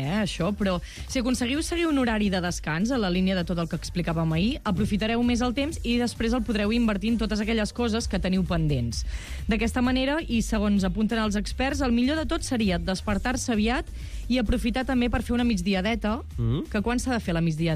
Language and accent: Catalan; Banyoles, Catalonia, Spain; jo sóc de Banyoles, els caps de setmana aprofito per anar. I jo, quan arribo a Banyoles, només penso en caminar